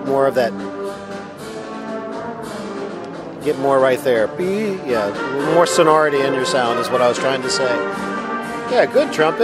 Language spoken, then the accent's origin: English; Miami, Florida, United States; I'm from Miami, Florida, and I am the band director at Gulliver Academy